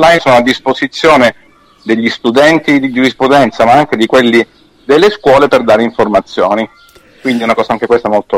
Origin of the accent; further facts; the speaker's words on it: Catanzaro, Calabria, Italy; Sì, sì, sì, sono di Catanzaro.